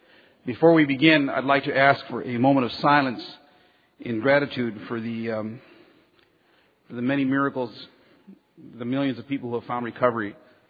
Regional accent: Santa Maria, California, United States; while calling a DUI calendar in my hometown of Santa Maria, California

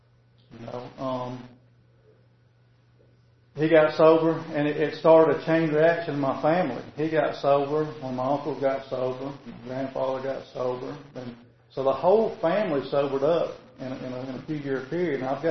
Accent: Louisiana, United States; born there; I was born in Louisiana, lived in a small town, small neighborhood, and just didn't fit in with anybody.

